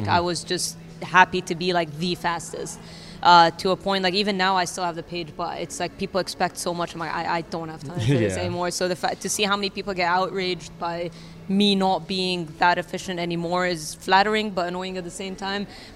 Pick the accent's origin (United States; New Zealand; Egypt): Egypt; I was never really eligible growing up in Egypt because I'm not Egyptian.